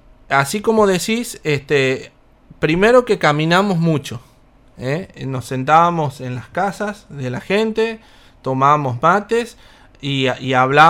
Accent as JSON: {"language": "Spanish", "town": "Pampa de los Guanacos", "region": "Santiago del Estero", "country": "Argentina", "tie": "born or raised there", "said": "yo soy de Pampa de los Guanacos, me crié ahí, estudié afuera y volví, hoy tengo mi negocio y todo ahí."}